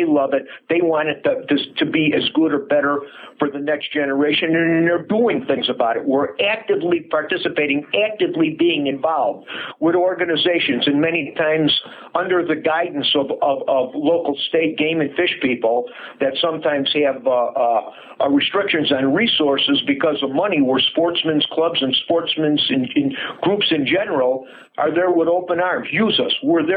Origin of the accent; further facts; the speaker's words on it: Chicago, Illinois, United States; accent: Chicago; now in Minnesota, United States; And I was born and raised in Chicago. And apparently I still haven't gotten that accent out of my system, even though I've lived in Minnesota now for something like 40-something years.